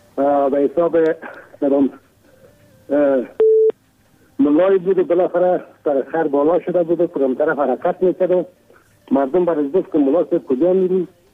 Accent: Kabul, Afghanistan; اصلا از کابل هستم.

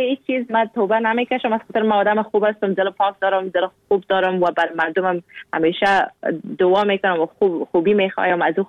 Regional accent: Afghanistan; now in Canada; مستم از کانادا. گفت راستی از کجا هستی؟ مستم از افغانستان. گفت از افغانستان اگه هستی یعنی که مسلمان هستی نه؟ مستم ما اگه از افغانستان هستم مسلمان هستم

